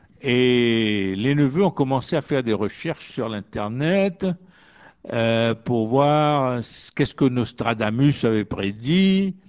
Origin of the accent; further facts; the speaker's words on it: Mauritius; je suis moi originaire de Maurice, de l'île Maurice, dans l'océan Indien.